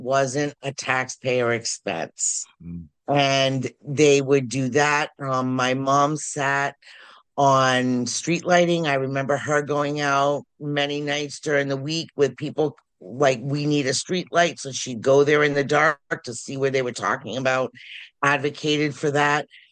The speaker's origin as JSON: {"language": "English", "town": "Franklin", "country": "United States", "tie": "born or raised there", "said": "I was born and raised in Franklin. I live in the house that I grew up in."}